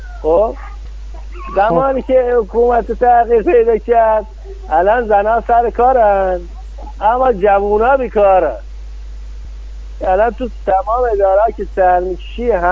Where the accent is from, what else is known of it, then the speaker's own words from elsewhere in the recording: Iran; خودم من ایرانی هستم